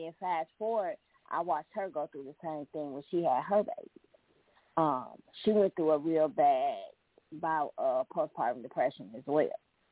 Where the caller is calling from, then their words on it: Milwaukee, Wisconsin, United States; I'm calling from Milwaukee.